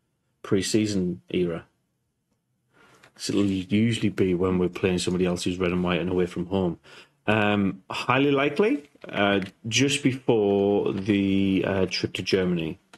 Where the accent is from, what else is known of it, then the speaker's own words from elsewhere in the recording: North East England, United Kingdom; now in Australia; I'm from Northeast England.